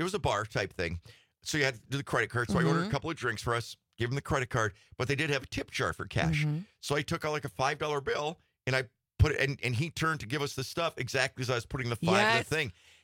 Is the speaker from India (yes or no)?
no; Marquette, Michigan, United States; You know, there's a new thing up in like my hometown up in Marquette.